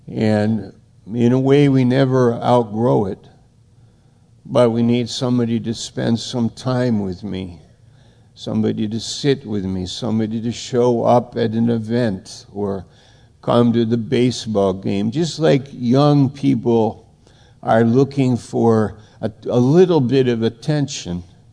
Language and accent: English; New York, United States; And I'm from New York. And for some strange set of circumstances, I end up in Maine.